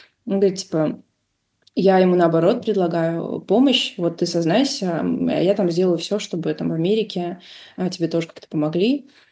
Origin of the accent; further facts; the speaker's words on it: Caucasus, Russia; Я с Кавказа, я ингушка